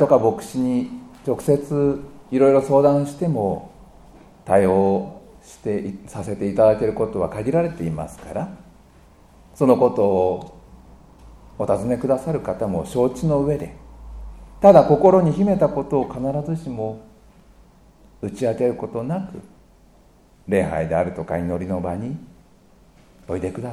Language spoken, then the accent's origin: Japanese; Tokyo, Japan; 私は東京生まれ東京育ちでしたから、